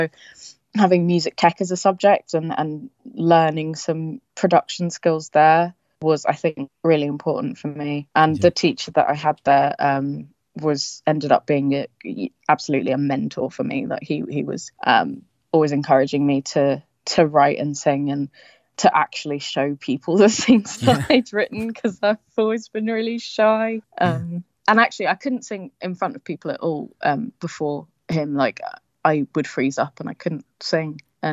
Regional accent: South East England, United Kingdom; also born or lived in Bermuda; I was born in Bermuda, like I say. My family moved over to England when I was about five, I think. And I've been living here in Kent ever since. Right now I live in a little village next to a church

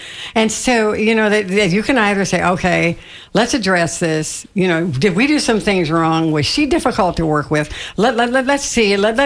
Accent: Chicago, Illinois, United States; but also I was from Chicago, and so we certainly historically knew about the Chicago fire

